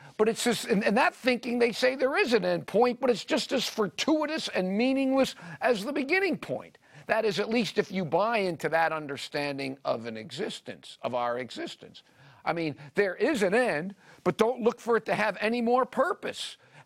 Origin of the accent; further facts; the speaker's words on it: United States; Okay, Americans. I'm an American. I live in America.